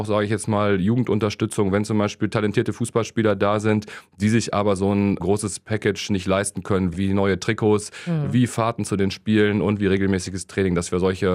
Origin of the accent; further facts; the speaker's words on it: Krefeld, North Rhine-Westphalia, Germany; Ich bin in der Nähe vom Grotenburg-Stadion groß geworden.